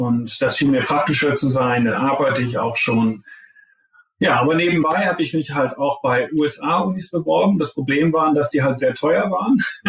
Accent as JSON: {"language": "German", "town": "Zeven", "region": "Lower Saxony", "country": "Germany", "tie": "born or raised there", "said": "Ja, also ich spreche jetzt nicht mehr so viel Deutsch heutzutage, aber es reicht noch für so ein Gespräch, denke ich, hoffe ich. Ich bin der Sohn von zwei Gymnasiallehrern in Zeven, das ist so halbwegs zwischen"}